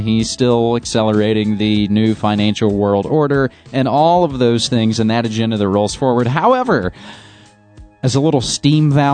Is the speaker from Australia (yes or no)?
no; West Virginia, United States; we're going to go all the way back home to my home state of West Virginia.